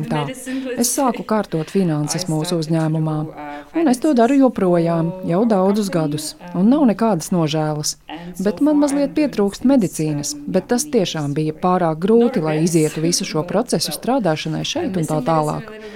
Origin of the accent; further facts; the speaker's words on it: Kharkiv, Kharkiv Oblast, Ukraine; jo es esmu no Harkivas